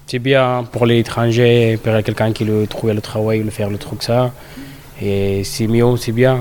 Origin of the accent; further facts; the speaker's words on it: Afghanistan; French is a second language; now in France; je viens d'Afghanistan, depuis 2023 j'habite en France